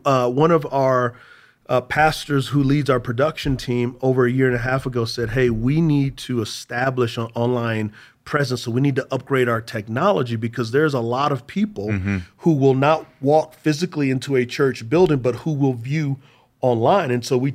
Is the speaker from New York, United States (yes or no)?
no; Texas, United States; Growing up in Texas, I played at a high school called Converse Judson